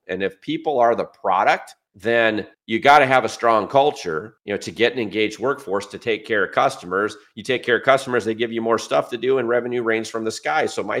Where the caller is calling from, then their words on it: Dallas, Texas, United States; I am just outside of Dallas, Texas, in the United States.